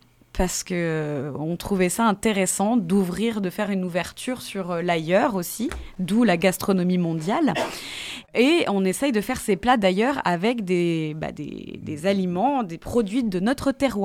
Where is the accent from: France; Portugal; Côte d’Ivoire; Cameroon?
France; Auvergne-Rhône-Alpes; à la base, on vient de Rhône-Alpes. D'Isère. Et on a déménagé dans le Loir-et-Cher, on s'est dit on va rapatrier la compagnie. Donc ça fait depuis 2006 qu'on est sur le territoire, du côté d'Avaray, Beauce-Val-de-Loire